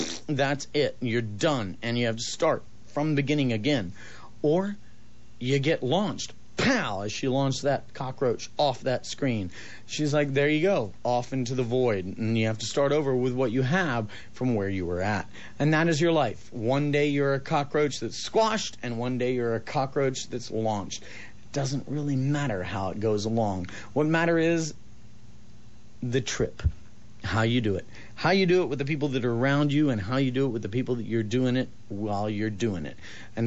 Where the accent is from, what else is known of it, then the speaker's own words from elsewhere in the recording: Houston, Texas, United States; I grew up in Houston, Texas, and in Houston, Texas, we have to have screened-in porches because we have flying cockroaches